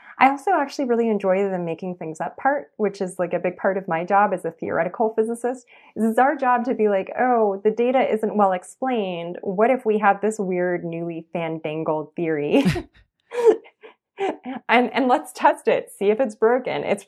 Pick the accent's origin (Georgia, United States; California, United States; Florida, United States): California, United States; Los Angeles; because I grew up in East Los Angeles and I grew up in like a primarily like Chicano and also like Centro Americano like community.